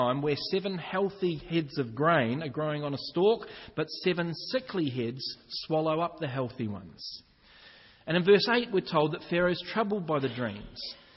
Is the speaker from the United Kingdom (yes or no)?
yes; Northern England, United Kingdom; but I come from Northern England.